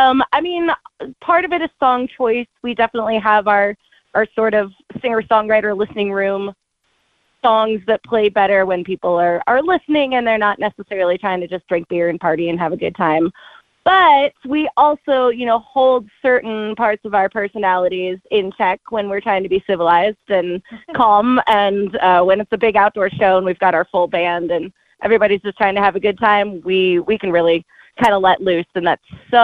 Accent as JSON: {"language": "English", "town": "Ann Arbor", "region": "Michigan", "country": "United States", "tie": "born or raised there", "said": "Funny enough, we grew up about 40 minutes apart from each other. Didn't know it at the time. I grew up in Ann Arbor, Michigan, and Rachel grew up in Toledo, Ohio."}